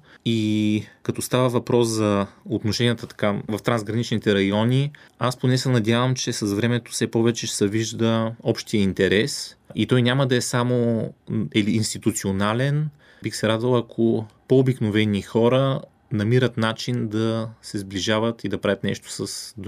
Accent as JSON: {"language": "Bulgarian", "town": "Ruse", "region": "Ruse Province", "country": "Bulgaria", "said": "много румънски туристи, които говорят с мен, разбира, че съм от Руси"}